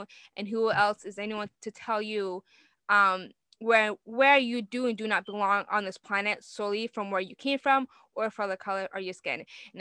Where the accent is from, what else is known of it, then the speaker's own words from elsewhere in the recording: Puerto Rico; now in United States; Or I came over from Puerto Rico and we struggled moving here and living here. It was hard. We were dirt poor.